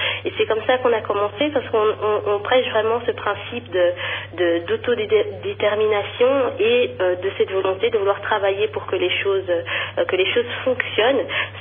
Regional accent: Belgium; born there; je suis née en Belgique, donc déjà, j'ai eu la chance avec mes parents qu'ils entretiennent vraiment cette flamme de notre culture congolaise

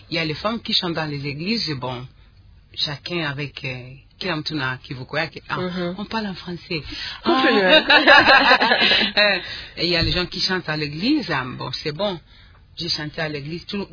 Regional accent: Bukavu, South Kivu, DR Congo; et puis je viens de Bukavu

